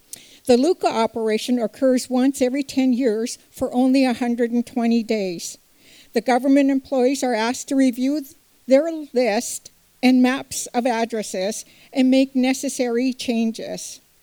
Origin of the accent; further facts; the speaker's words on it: Alaska, United States; I was born and raised in Southeast Alaska. As with tradition, my siblings and I grew up at the feet of our maternal grandparents, grandaunt, and uncle, learning Tlingit TLC at the village.